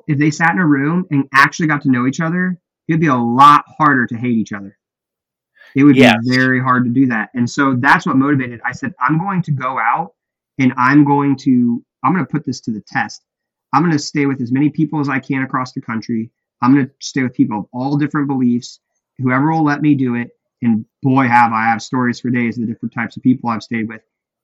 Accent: United States; I'm American.

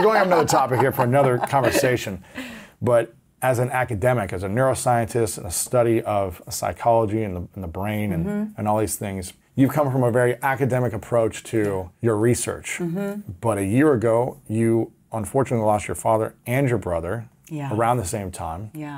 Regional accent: Ohio, United States; especially as an athlete

